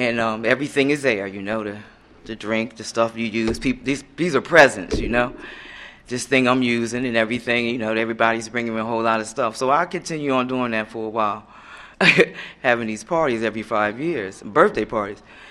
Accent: Wilmington, Delaware, United States; I'm originally from Delaware, Wilmington.

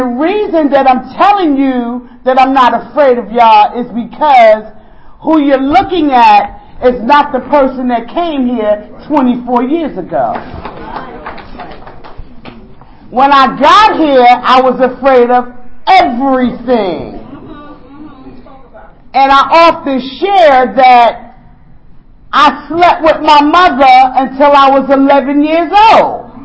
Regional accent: Newark, New Jersey, United States; I'm from Newark, New Jersey.

